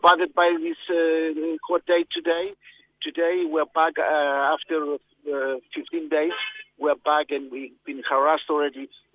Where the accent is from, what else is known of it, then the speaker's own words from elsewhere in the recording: Australia; We are protesting what the Australian government is doing because we're Australian.